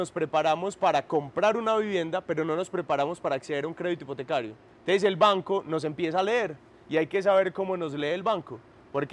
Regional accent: Colombia; Nosotros como colombianos no nos preparamos ni financieramente ni cómo comprar una vivienda

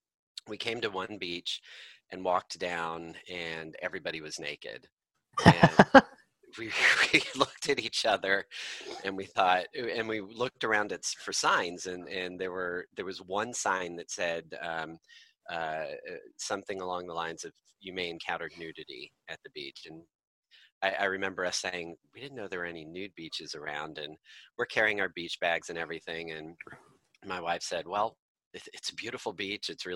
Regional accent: United States; I'm an American in my mid-30s, married, been married for a number of years now.

